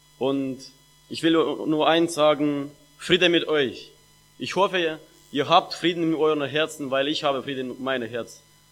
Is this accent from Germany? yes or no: no; Moldova; ich komme aus Moldawien, ich bin verheiratet, ich habe eine Frau und eine Tochter und seit 13 Jahren bin ich Christ. Ich bin in eine gläubige Familie